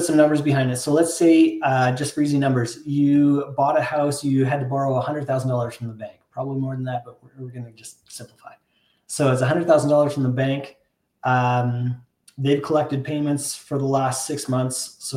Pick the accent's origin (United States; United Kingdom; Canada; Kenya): Canada; I'm from Canada. I live in Canada.